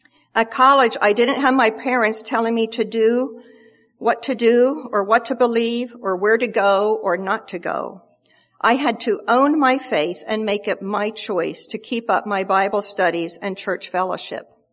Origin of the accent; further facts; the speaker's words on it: Pennsylvania, United States; I grew up in Valley in a small town surrounded by family and friends. Most of my playmates were my cousins or children I knew from church. It was a pretty insulated community in eastern Berks County.